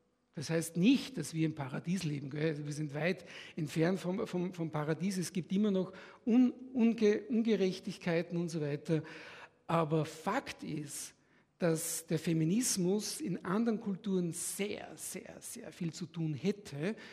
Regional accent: Austria; das sage ich jetzt so ganz frech als Österreicher

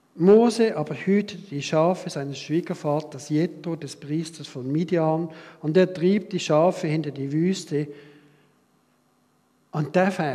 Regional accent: Switzerland; Weil wir so gut sind als Schweizer.

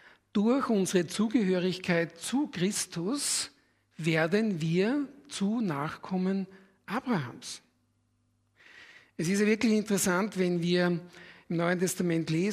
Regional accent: Austria; Für uns ist es leichter als Österreicher.

